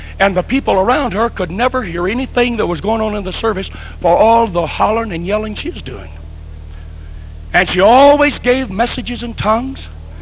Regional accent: Arkansas, United States; I grew up in Arkansas. And I said, we used to have a lot of hogs.

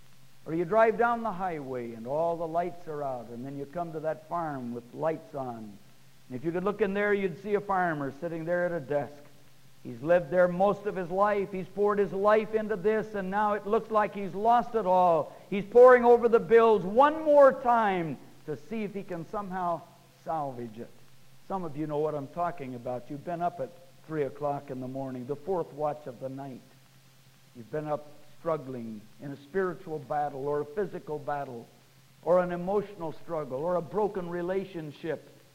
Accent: Oklahoma, United States; also born or lived in Kansas; I grew up in Oklahoma and Kansas. And you know, around here we have tornadoes.

